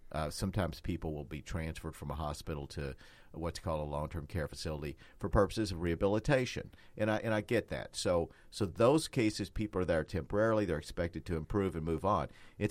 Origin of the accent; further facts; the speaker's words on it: Appalachia, United States; where I grew up in Appalachia in a local nursing home